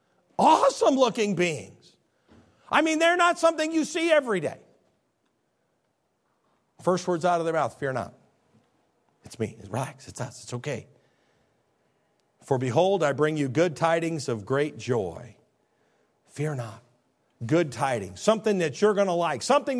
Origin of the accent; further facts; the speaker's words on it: Midwest, United States; I'm from Midwest, we call it funny.